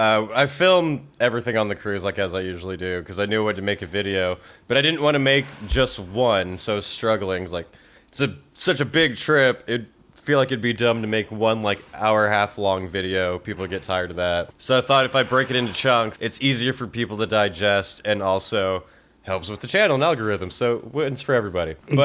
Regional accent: California, United States; Especially, we come from California.

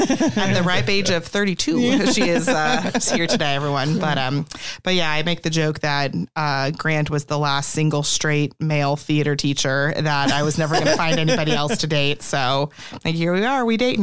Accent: Merrillville, Indiana, United States; I grew up in Northwest Indiana, in Maryville, Indiana.

